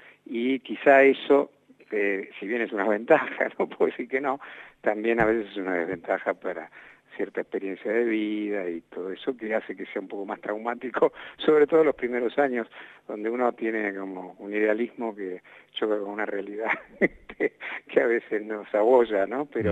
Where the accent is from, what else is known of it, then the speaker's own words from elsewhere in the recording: Buenos Aires, Argentina; Yo soy porteño. Nací en Caballito.